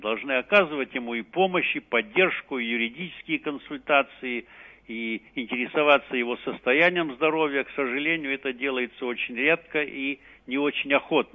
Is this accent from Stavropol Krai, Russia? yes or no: yes; Pyatigorsk, Stavropol Krai, Russia; Я вспоминаю дело мэра города Пятигорска, моего родного города, где я родился.